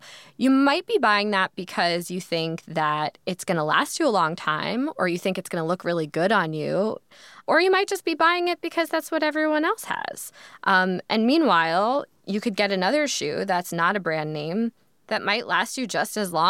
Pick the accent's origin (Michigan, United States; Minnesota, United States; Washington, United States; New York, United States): New York, United States; New York City; Fold it in half. I'm a New Yorker.